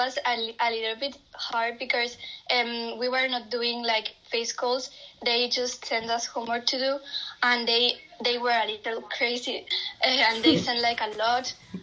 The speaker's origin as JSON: {"language": "English", "country": "Spain", "second_language": "English", "said": "I'm nearly 15, and I am from Spain. I live in Barcelona."}